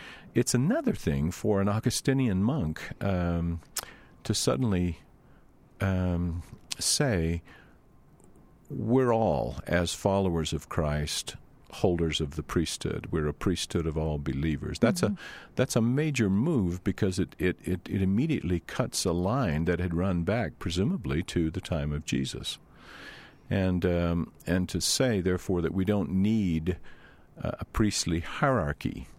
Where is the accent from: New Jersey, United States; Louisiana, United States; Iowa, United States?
Louisiana, United States; I grew up not in Mormon territory. I grew up in Louisiana.